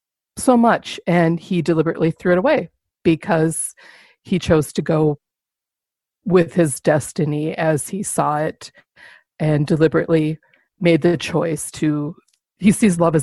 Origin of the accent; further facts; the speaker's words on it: St. Paul, Minnesota, United States; from St. Paul, Minnesota.